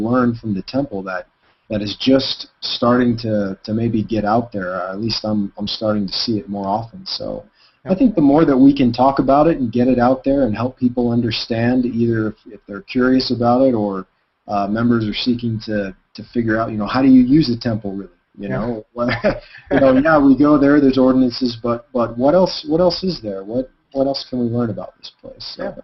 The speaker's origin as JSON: {"language": "English", "region": "Texas", "country": "United States", "tie": "born or raised there", "lives_now": "Las Vegas, United States", "said": "I was just saying I grew up in Texas. I live in Las Vegas now"}